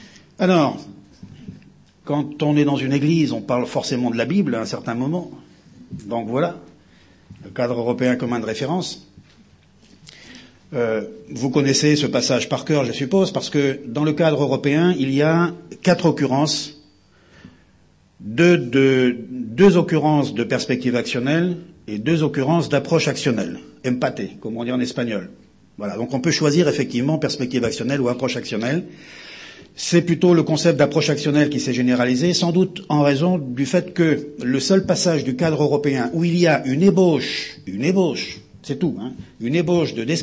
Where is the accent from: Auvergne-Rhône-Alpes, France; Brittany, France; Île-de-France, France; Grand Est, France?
Brittany, France; comme on dit chez moi en Bretagne, parce qu'on aime bien, le beurre